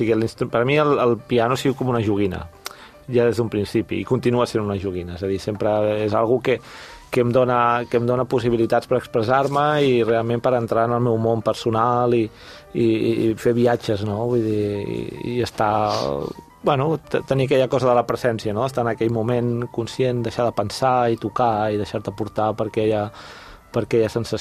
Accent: Barcelona, Catalonia, Spain; Jo sóc del barri d'Hostafrancs, d'aquí.

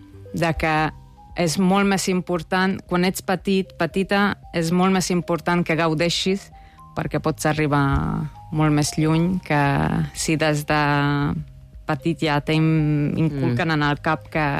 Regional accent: Senta, Vojvodina, Serbia; Vaig començar amb 7 anys a Sèrbia, al Senta, al meu poble

